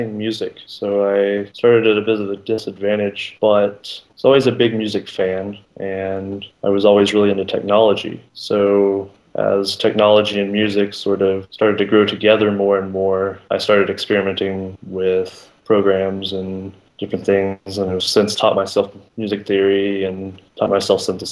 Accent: Arkansas, United States; So I grew up in Arkansas, and in Arkansas, it's not exactly a cultural hotbed as far as music goes.

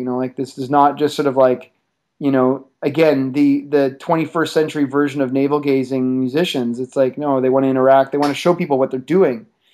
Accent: Canada; And we also get deported if we lie, because we're Canadian.

